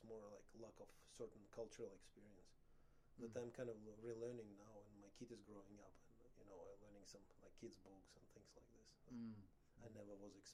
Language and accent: English; Uzbekistan; I came from Uzbekistan